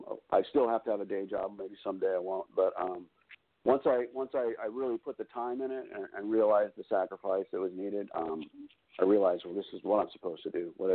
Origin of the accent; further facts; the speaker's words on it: San Diego, California, United States; I'm from San Diego, and my first book takes place in La Jolla.